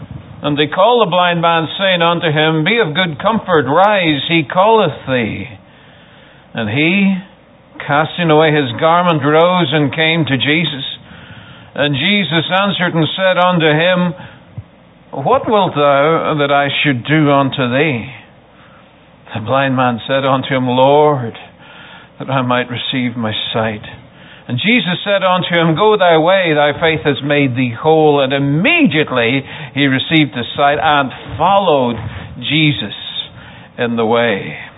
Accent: Ireland; And I'm from Ireland. Anybody know where Ireland is?

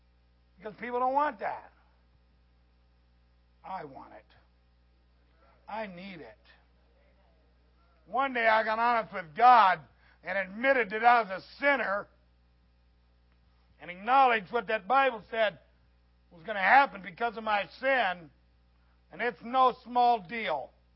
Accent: Ohio, United States; Come on, this is Southern preaching. I'm from Southern Ohio. Give me a break.

